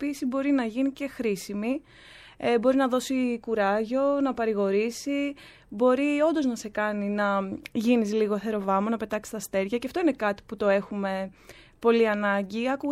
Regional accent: Thessaloniki, Central Macedonia, Greece; now in Athens, Greece; εγώ είμαι από τη Θεσσαλονίκη. Έχω έρθει εδώ και 2 χρόνια περίπου στην Αθήνα.

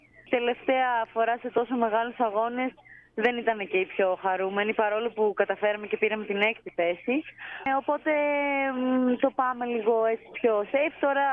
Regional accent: Greece; οπότε ακόμα και αυτό για μένα που είμαι από την Ελλάδα είναι σημαντικό.

